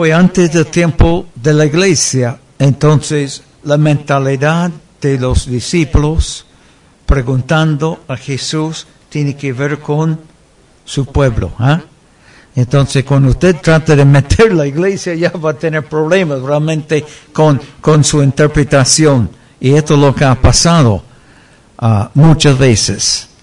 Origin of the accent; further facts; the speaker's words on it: United States; mi querido país donde yo fui criado en los Estados Unidos